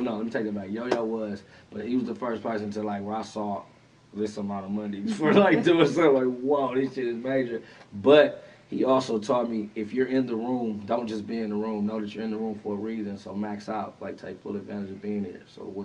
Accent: Compton, California, United States; Of course, I mean, I'm fucking from Compton.

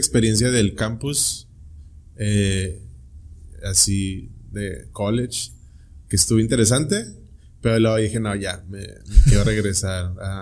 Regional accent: Tijuana, Baja California, Mexico; also born or lived in United States; Y pues yo nací en Estados Unidos. Tú sabes, como mucha gente aquí que tiene el privilegio de eso, que crecí en Tijuana, fui a la escuela acá.

